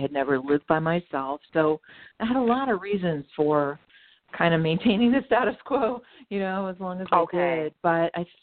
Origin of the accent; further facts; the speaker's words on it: Pennsylvania, United States; I grew up in Western Pennsylvania, small town girl, kind of a narrow background